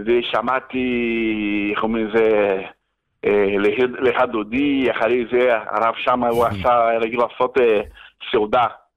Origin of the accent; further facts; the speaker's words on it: Brazil; Hebrew is a second language; now in Israel; לפעמים אומרים שאני חשנצ'לאי, לא, אני ברזילאי.